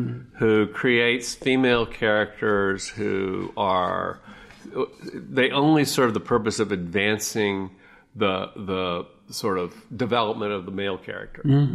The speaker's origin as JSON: {"language": "English", "town": "Memphis", "region": "Tennessee", "country": "United States", "tie": "born or raised there", "said": "But growing up in Memphis, it is something that's just there, and you know, you really do grow up with it."}